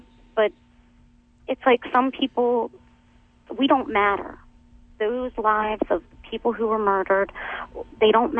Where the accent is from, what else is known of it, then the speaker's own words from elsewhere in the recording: Randallstown, Maryland, United States; I grew up in the Randallstown area, and my mom raised me and my two sisters and brother on our own.